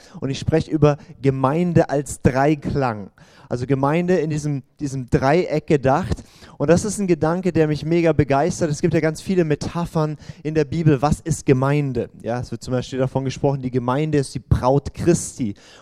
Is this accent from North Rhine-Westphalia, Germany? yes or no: no; St. Georgen im Schwarzwald, Baden-Württemberg, Germany; ich bin aus St. Georgen im Schwarzwald, das ist aber Villingen-Schwenningen die Ecke